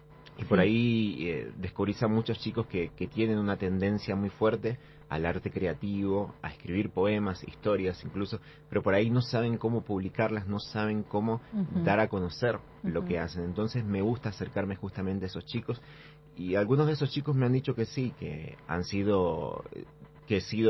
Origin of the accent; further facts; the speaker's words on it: Guaymallén, Mendoza, Argentina; si bien soy de Guaymallén, sí